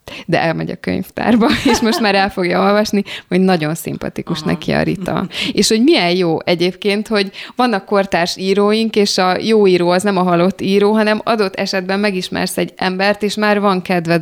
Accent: Dunaújváros, Fejér, Hungary; Én olyan dunaújvárosi vagyok, hogy ezt nem tudok más mondani magamról

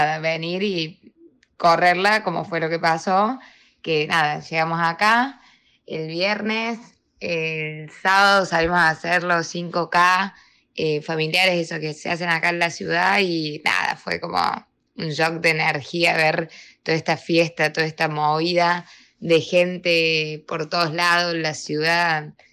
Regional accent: Córdoba, Argentina; soy de Córdoba, somos los dos de Córdoba

